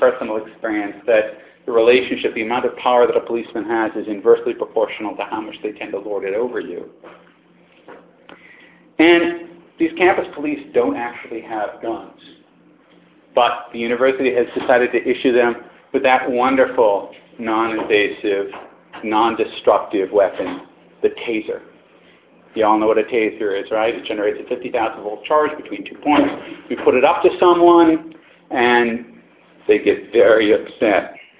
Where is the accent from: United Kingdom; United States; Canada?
United States; And of course, it happened in the United States where, being an American, I can tell you we love weapons.